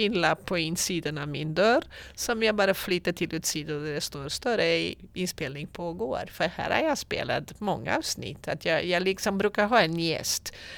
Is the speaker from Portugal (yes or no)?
yes; Portugal; jag kommer från Portugal